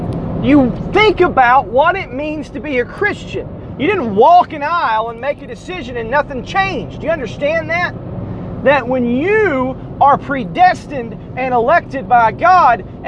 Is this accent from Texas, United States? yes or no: no; Chattanooga, Tennessee, United States; now in Cartersville, United States; Like, I'm from Chattanooga, I live in Cartersville.